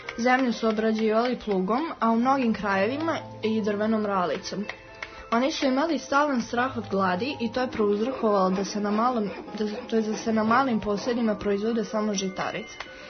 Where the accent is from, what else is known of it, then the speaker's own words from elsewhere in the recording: Novi Sad, Vojvodina, Serbia; mi smo iz Novog Sada i ja idem u osmi razred.